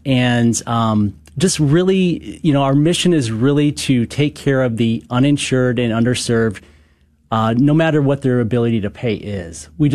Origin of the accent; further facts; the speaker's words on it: Michigan, United States; I grew up in Michigan. I spent 17 years with a Catholic health system there called Trinity Health.